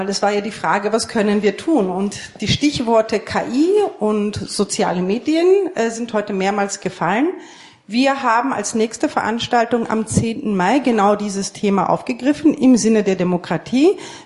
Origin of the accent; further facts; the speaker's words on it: Greece; ich kann als Grieche nicht anders.